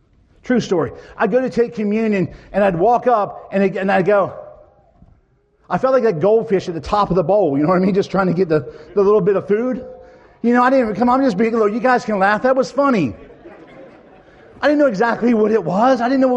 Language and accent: English; Ocean City, United States; And growing up in Ocean City, by the time I was 12, I was doing drugs and drinking